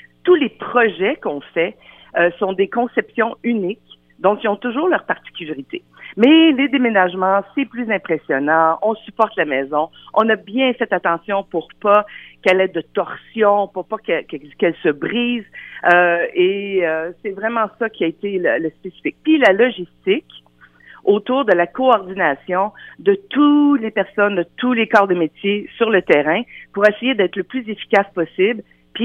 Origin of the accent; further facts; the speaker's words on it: Rivière-du-Loup, Quebec, Canada; je viens de Rivière-du-Loup